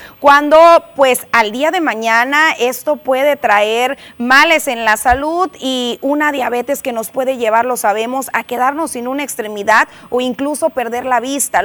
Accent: Mexico; como mexicanos

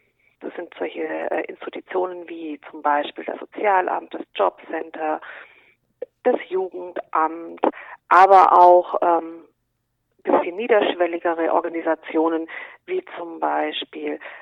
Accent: Stuttgart, Baden-Württemberg, Germany; ich komme aus Stuttgart und bin Gesundheitspädagogin

